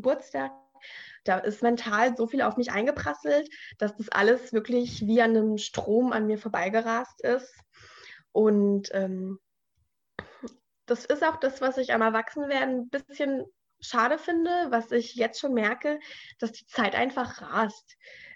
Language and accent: German; Bavaria, Germany; Ich bin in Bayern auf dem Land aufgewachsen mit meinen zwei Brüdern und meinen Eltern. Und da sind am Tag 4 Busse in die Stadt reingefahren.